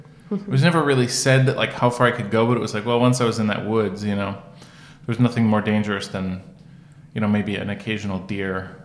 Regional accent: Minnesota, United States; also born or lived in Sheffield Lake, Ohio; So I kind of felt like I grew up in Minneapolis, but I do have fond memories of Sheffield Lake, Ohio.

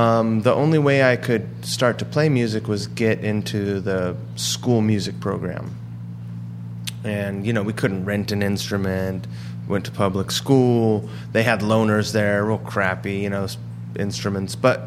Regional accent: Seattle, Washington, United States; I'm from Seattle, okay. Washington.

